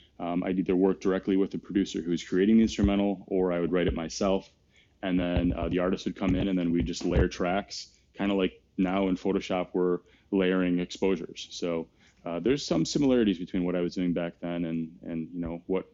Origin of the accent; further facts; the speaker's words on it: Detroit, Michigan, United States; I'm originally from Detroit, and we share some home teams and some native soil there.